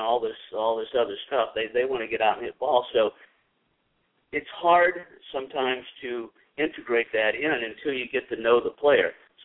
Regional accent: Detroit, Michigan, United States; moved away as an adult; Well, I'm from Detroit, the east side of Detroit, and you didn't run around with little white shorts in my neighborhood. So I moved to Florida in my early 20s

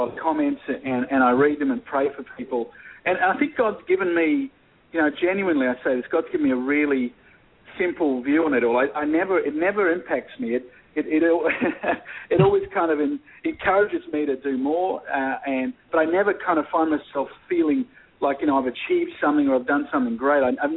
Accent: Australia; No, I'm joking. I'm from Australia.

